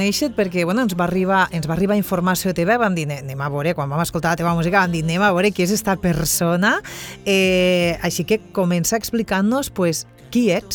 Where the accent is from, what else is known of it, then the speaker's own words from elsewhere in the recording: Catalonia, Spain; Per la zona Delta, que és més d'on sóc jo